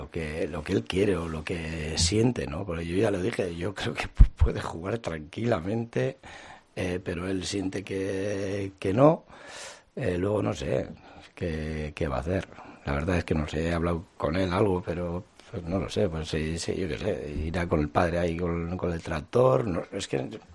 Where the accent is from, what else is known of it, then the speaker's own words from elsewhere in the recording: Alicante, Valencian Community, Spain; Soy medio alicantino